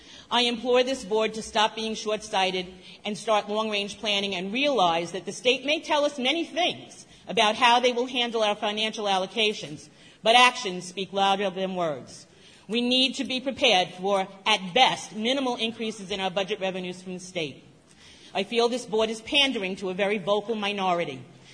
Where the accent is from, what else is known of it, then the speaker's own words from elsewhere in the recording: New York, United States; am speaking to you tonight as a 38-year resident of this district who has always been proud to say I come from Sachem.